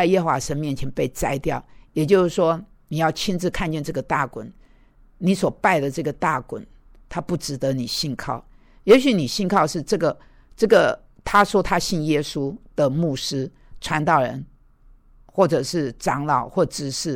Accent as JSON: {"language": "Chinese", "country": "Taiwan", "tie": "born or raised there", "moved": "as an adult", "lives_now": "United States", "said": "我在美国的时间多过我在台湾的时间因为出生在那里，在那里读书，大学毕业工作四年，好出国，我比较多时间是在美国，不是在台湾。"}